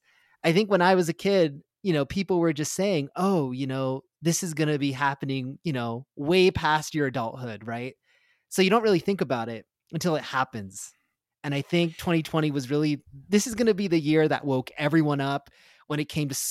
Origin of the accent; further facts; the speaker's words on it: United States; it kind of just makes me sick as an American.